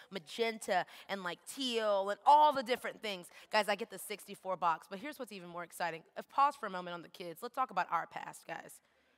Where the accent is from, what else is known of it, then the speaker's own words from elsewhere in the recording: Houston, Texas, United States; I'm from Houston, H-Town, the realest.